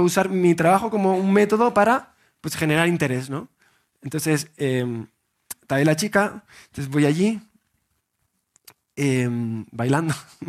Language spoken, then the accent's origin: Spanish; Spain; pues vengo desde España a Barranquilla